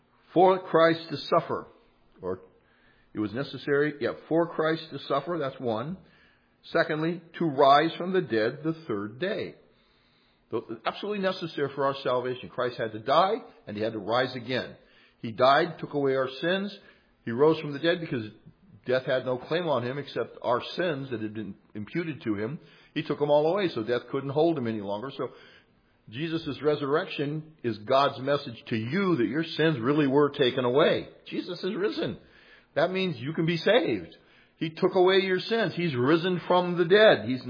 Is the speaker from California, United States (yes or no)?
yes; California, United States; I was from the San Joaquin Valley.